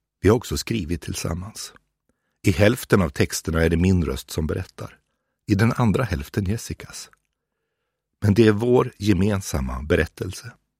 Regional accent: Vänersborg, Västra Götaland County, Sweden; De som jag så ofta åkte förbi när jag växte upp i Vänersborg

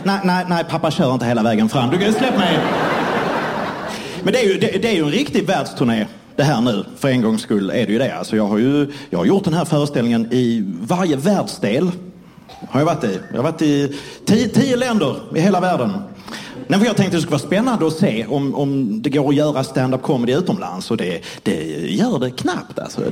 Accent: southern Sweden, Sweden; ville förklara att jag pratar med tungrots-r. Ska jag säga det så här? Well, I'm from the south of Sweden, so my ass sounds different.

